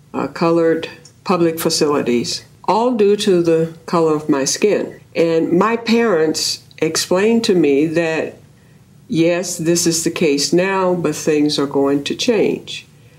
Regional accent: the South, United States; I grew up in the South.

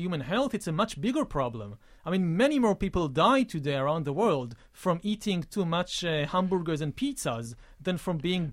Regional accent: Israel; I come from Israel

